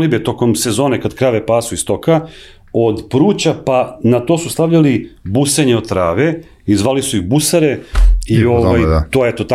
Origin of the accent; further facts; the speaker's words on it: Belgrade, Serbia; born there; ja sam rodom iz Knića, rođen sam u Beogradu, ali moje familije iz Knića